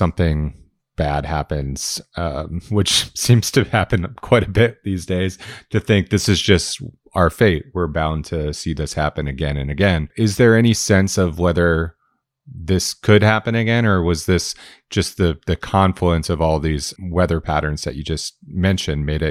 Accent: Medford, Oregon, United States; Medford, my hometown, had something like 74 days or something like

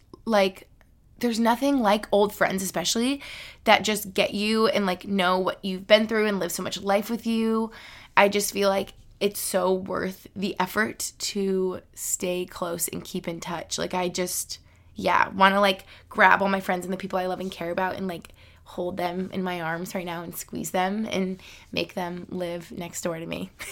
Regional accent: Albany, New York, United States; We grew up in Albany together.

